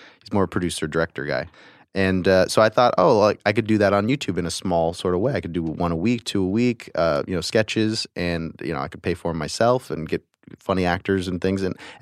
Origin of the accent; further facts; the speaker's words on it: United States; I appreciate that as an American.